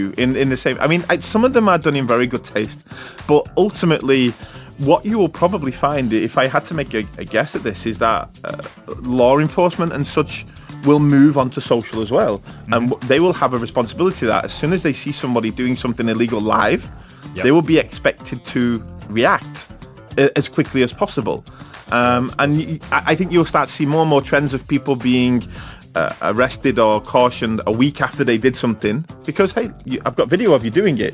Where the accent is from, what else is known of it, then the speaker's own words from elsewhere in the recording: Manchester, North West England, United Kingdom; There's a chain of pubs, at least in Manchester, in my hometown, that have now banned mobile phones.